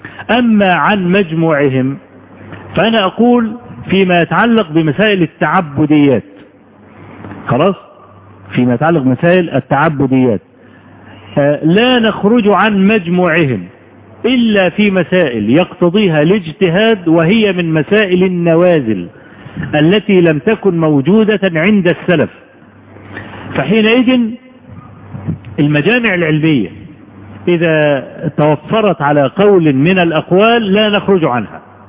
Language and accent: Arabic; Egypt; عندنا في مصر